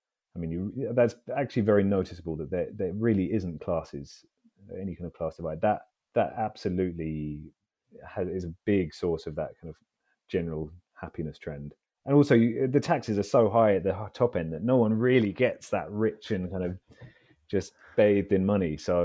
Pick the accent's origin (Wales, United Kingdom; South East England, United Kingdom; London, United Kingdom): London, United Kingdom; I grew up in London, so I'm a Londoner.